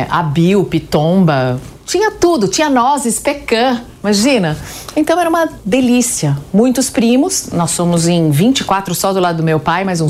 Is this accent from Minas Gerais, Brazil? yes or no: no; Itanhaém, São Paulo, Brazil; born there; Eu nasci em Itanhaém, mas a minha família inteira é de Amparo, no interior de São Paulo.